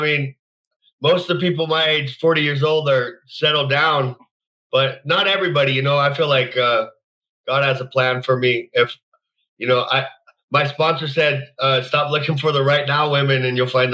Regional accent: Denver, Colorado, United States; also born or lived in Cheyenne, Wyoming / Rocky Ford; But I grew up in, I was born in Cheyenne, Wyoming, and then moved to Rocky Ford. But my dad got custody of me, and we moved to Denver starting in first grade, and I stayed there till about seventh grade, and then moved back down the valley

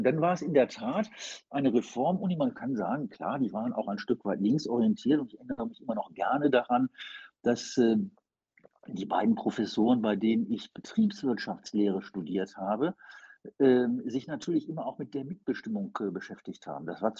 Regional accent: Wuppertal, North Rhine-Westphalia, Germany; frühere Oberbürgermeister meiner Heimatstadt Wuppertal

